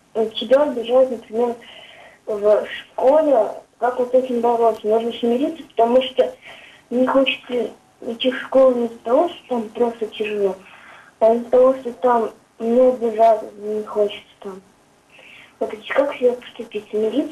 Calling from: Kazan, Tatarstan, Russia; Я вам звоню из Казани.

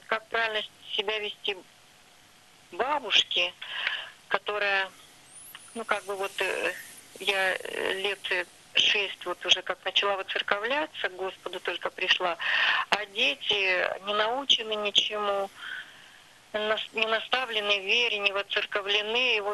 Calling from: Saint Petersburg, Russia; из Санкт-Петербурга.

